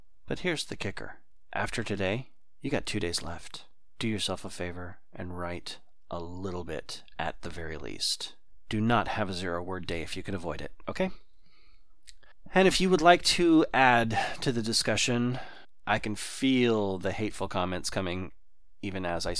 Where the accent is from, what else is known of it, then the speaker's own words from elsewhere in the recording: Austin, Texas, United States; I live in Southern California. I'm from Austin, Texas. Austin is where my family is.